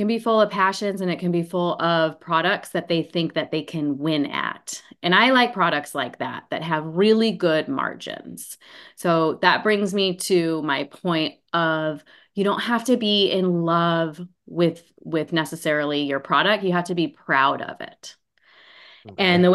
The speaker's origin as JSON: {"language": "English", "town": "San Diego", "region": "California", "country": "United States", "tie": "born or raised there", "lives_now": "Austin, United States", "said": "I live in Austin, Texas, but I grew up in San Diego."}